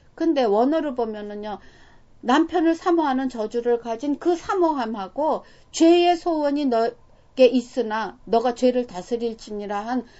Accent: South Korea; also born or lived in Japan; now in United States; 저는 이제 한국 사람으로서 일본에서 아이들을 낳아 키웠습니다.

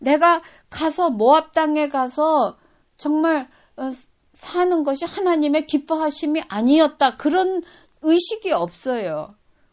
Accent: Seoul, South Korea; moved away; 전 서울에서 태어나서 서울에서 쭉 자랐고 또 외국에서 쭉 생활을 하다 보니까

